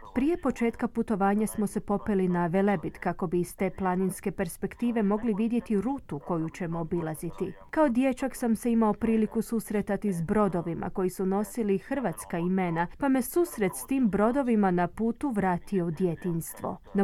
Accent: Australia; domaći pršut, sir i sve ostale proizvode domaće proizvodnje uz koje sam odrastao u Australiji

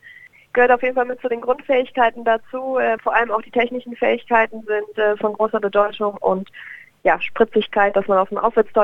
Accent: Bad Breisig, Rhineland-Palatinate, Germany; moved away as an adult; now in Augsburg, Germany; Ganz, ganz ursprünglich komme ich aus Bad Dreisig. Bad Dreisig liegt am Rhein zwischen Bonn und Koblenz. Bin aber im Jahr 2011 nach meinem Abitur nach Augsburg gezogen

